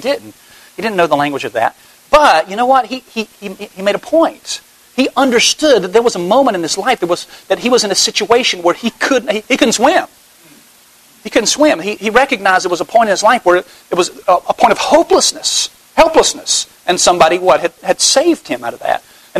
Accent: Bible Belt, United States

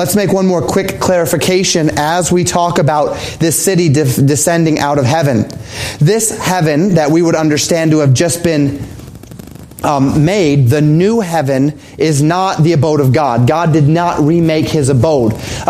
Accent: Colorado, United States; I grew up in Colorado. And one of the fun things about Colorado is you never have to wonder which way is west, right?

